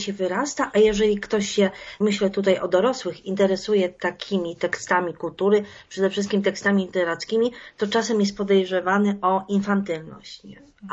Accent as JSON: {"language": "Polish", "town": "Kłodzko", "region": "Lower Silesian Voivodeship", "country": "Poland", "tie": "born or raised there", "said": "o terenach, które są mi bliskie, bo moją rodzinną miejscowością jest Kłodzko."}